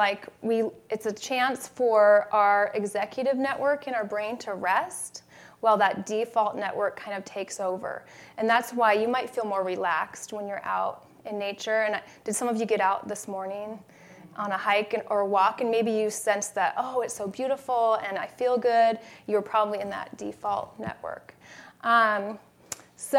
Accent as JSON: {"language": "English", "region": "Pacific Northwest", "country": "United States", "tie": "born or raised there", "said": "I know I grew up in the Pacific Northwest, so I love that."}